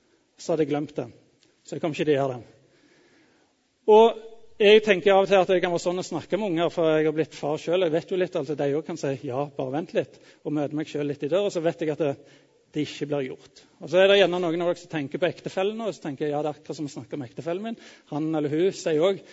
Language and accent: Norwegian; Jørpeland, Rogaland, Norway; Når jeg vokste opp på Jørpeland for mange år siden